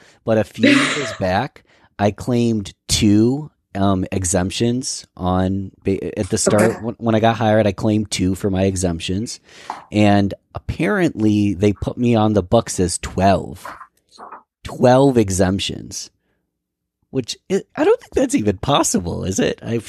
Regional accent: New York, United States; a lot of my listeners are from New York because I'm from New York

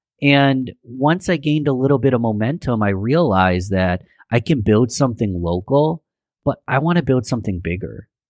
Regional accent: Rochester, New York, United States; born and raised in Rochester, New York, love my city, will advocate for my city any day of the week, but I don't just learn from people from Rochester.

